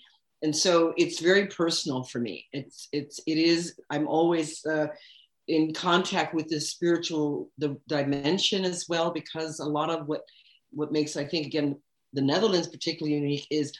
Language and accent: English; United States; born there; I was born myself in the United States. So I'm the first generation born in the US. And I've also got, of course, roots in the continent of Africa.